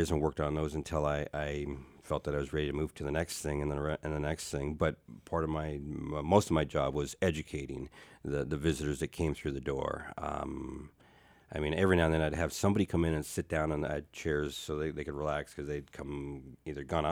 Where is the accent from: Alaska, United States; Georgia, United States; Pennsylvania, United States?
Alaska, United States; Okay, we're from Alaska, but not everybody in Alaska is an Eskimo. We have a lot of different tribes here in the Southeast Alaska, the Tlingit people, which we are.